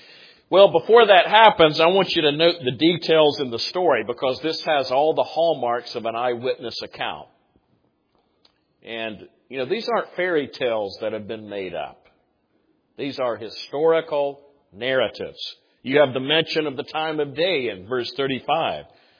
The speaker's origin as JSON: {"language": "English", "region": "South Carolina", "country": "United States", "tie": "born or raised there", "said": "You know, the area where I was born and raised there in South Carolina is like this"}